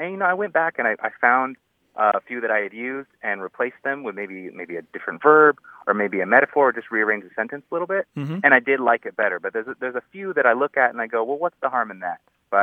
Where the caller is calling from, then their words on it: San Diego, California, United States; I'm calling from San Diego.